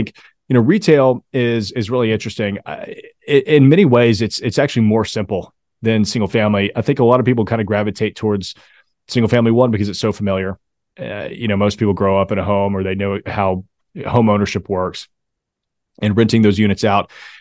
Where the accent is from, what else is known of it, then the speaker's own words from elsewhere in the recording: the South, United States; Big hockey fan, even though I'm from the South.